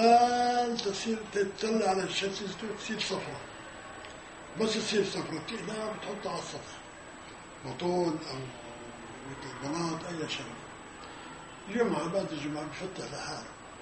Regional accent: Palestine; قديش بدك مصاري بدري أنا فلسطيني خذ هذه سجاني

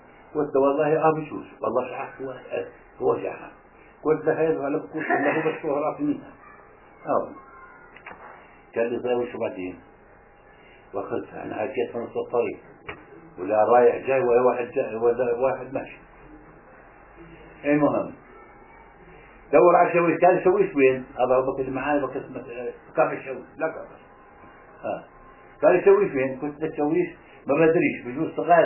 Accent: Hebron, West Bank, Palestine; من أنا من عندنا بالخليل

